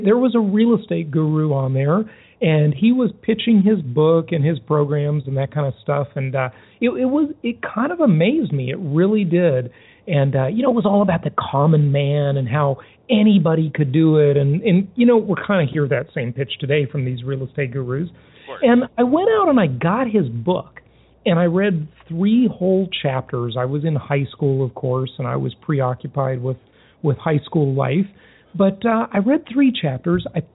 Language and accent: English; Los Angeles, California, United States; Basically, I grew up in Los Angeles, California. I grew up kind of poor, you know, didn't have much money, didn't have much access to resources.